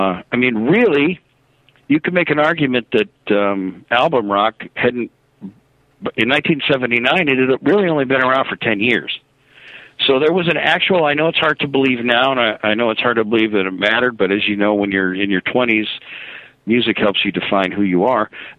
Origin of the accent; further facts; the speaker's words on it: California, United States; Bro, can I just tell you, I'm also from the SoCal.